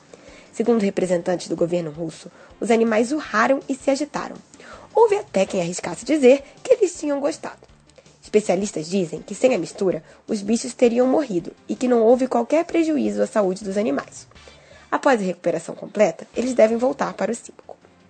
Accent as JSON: {"language": "Portuguese", "region": "Rio de Janeiro", "country": "Brazil", "lives_now": "São Paulo, Brazil", "said": "carioca que fala de ciência em São Paulo."}